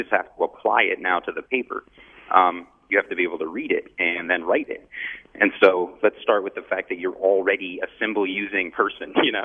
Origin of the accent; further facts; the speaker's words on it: East Coast, United States; I grew up on the East Coast.